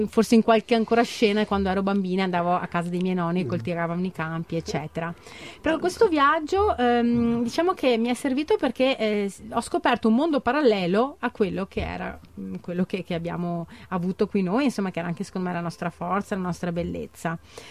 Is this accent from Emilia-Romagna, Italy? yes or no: no; Veneto, Italy; born there; io sono nata in Veneto